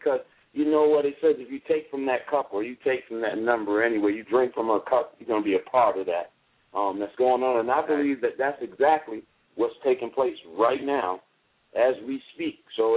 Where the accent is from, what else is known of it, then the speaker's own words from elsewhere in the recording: Brooklyn, New York, United States; now in Waynesboro, United States; I'm originally from Brooklyn.